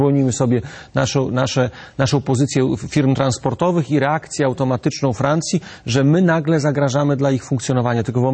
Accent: eastern Poland, Poland; ja pochodzę ze ściany wschodniej

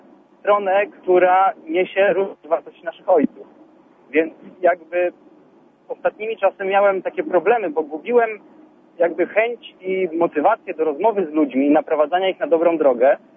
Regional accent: Kwidzyn, Pomeranian Voivodeship, Poland; jestem z Kwidyna w ogóle, jadę właśnie do domu, będę w Grudziądzu zapewne za godzinę.

